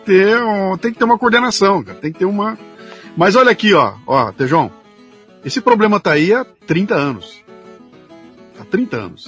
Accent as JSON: {"language": "Portuguese", "country": "Brazil", "said": "E quando ele perguntava de onde você é, eu falava, eu sou do Brasil."}